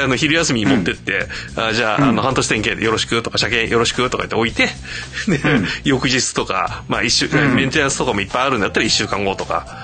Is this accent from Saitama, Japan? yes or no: no; Shizuoka, Japan; 俺なんかはだから元々がほら静岡生まれ静岡育ちだから、